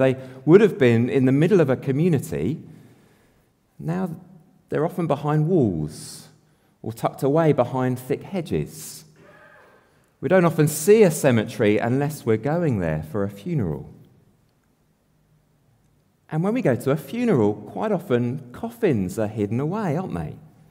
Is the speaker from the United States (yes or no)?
no; Kidderminster, West Midlands, United Kingdom; I grew up in Kidderminster, which is where he had the majority of his ministry. I used to walk past a statue of him on my way to school every day.